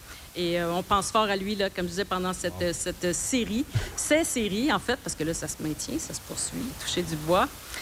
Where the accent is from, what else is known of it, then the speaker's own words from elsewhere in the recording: Trois-Rivières, Quebec, Canada; et moi, j'ai grandi à Trois-Rivières et j'étais contente parce que ça me permettait en fait de fêter deux fois